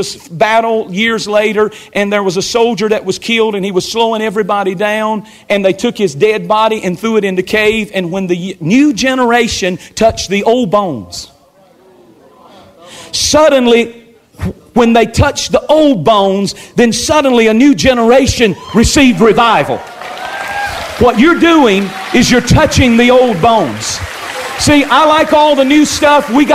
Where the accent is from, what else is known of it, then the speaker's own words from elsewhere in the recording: Burlington, North Carolina, United States; born there; I was born in Burlington, North Carolina.